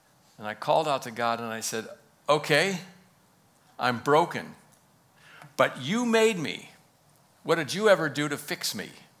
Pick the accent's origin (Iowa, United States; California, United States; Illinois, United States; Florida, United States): California, United States; also born or lived in Bronx, New York; It's the Bronx, New York. So I was told. I was raised out in California. Both parents settled there after my dad had served in the military after World War II.